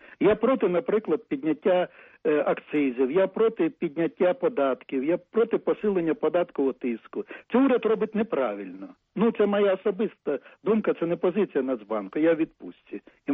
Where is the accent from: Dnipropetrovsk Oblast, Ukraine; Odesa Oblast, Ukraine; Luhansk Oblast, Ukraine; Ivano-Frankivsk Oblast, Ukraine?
Luhansk Oblast, Ukraine; Alchevsk; я сам з Олчевська